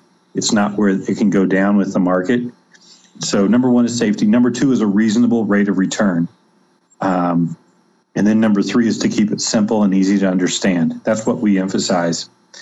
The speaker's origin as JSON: {"language": "English", "region": "Kansas", "country": "United States", "tie": "born or raised there", "said": "we decided to move to the community where I grew up at here in Kansas."}